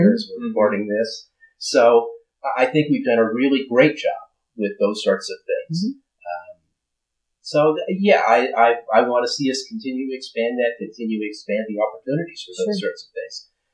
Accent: San Dimas, California, United States; also born or lived in Pomona; I grew up in California. I was born in Pomona, grew up in San Dimas, California, which, of course, is best known now as the home of Bill and Ted.

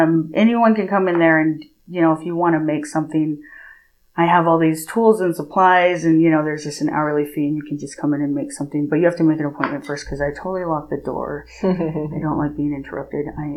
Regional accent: Cedar City, Utah, United States; So I grew up here in Cedar City. I actually went to Cedar High.

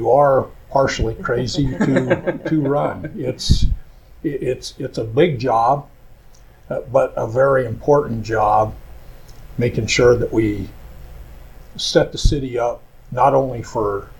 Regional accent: Nevada, United States; I'm originally from Nevada. My wife is a native of Cedar City.

